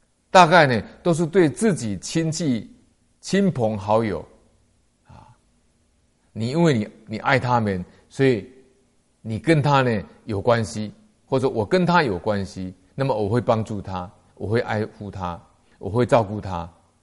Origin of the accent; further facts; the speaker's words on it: China; 在我们中国人呢，称这种人呢叫圣贤，大圣大贤